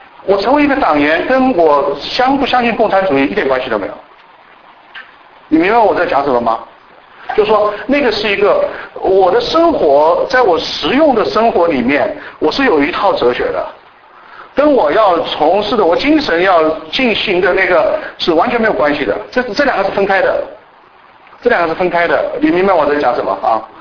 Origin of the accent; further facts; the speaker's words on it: China; 其实大陆的弟兄姊妹是不愿意，虽然我们是从小是在斗争的环境里长大的啊